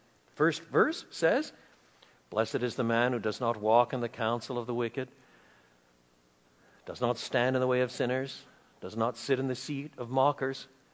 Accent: Quebec, Canada; When I was a boy, growing up in French Canada, I lived on the banks of La Rivière Saint-François, the St. Francis River, the dirtiest river in French Canada.

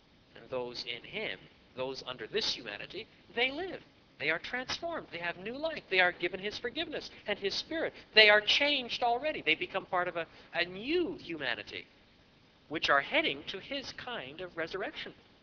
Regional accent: Canada; I'm a Canadian. You don't get early harvest and late harvest.

